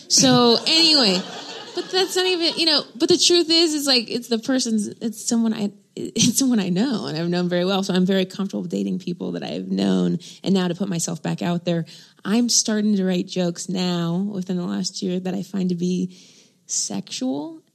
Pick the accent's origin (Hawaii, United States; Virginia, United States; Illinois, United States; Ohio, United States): Ohio, United States; Dayton; I just did the Dayton Funny Bone in February, which is my hometown in Ohio.